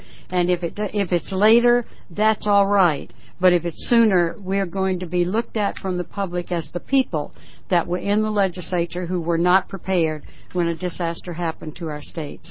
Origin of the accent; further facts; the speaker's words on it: Louisiana, United States; now in Oregon, United States; here in Oregon, and I might say also say in my home state of Louisiana